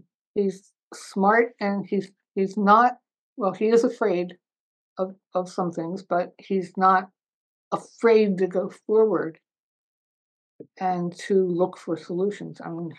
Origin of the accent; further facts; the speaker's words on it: Baltimore, Maryland, United States; in Baltimore, Maryland, my hometown.